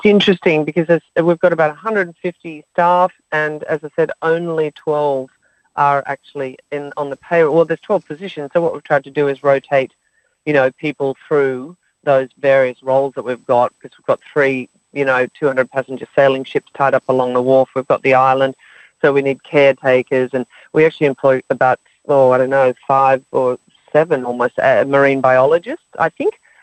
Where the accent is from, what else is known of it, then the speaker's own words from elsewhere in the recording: Australia; I was very proud, to be honest, as an Australian